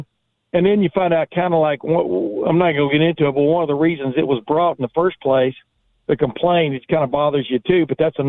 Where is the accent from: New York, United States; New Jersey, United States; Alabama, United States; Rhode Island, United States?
Alabama, United States; accent: Southern; also born or lived in Texas; And I moved up here from Alabama and Texas. I, 11 years Alabama, 11 years Texas. And, people always cast a funny eye at you when you have a Southern accent